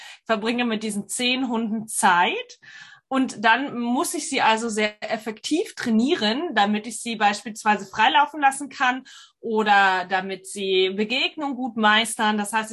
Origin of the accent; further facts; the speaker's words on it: Nuremberg, Bavaria, Germany; Ich komme aus Nürnberg, ich habe selbst zwei Hunde und bin seit 2006 selbstständig.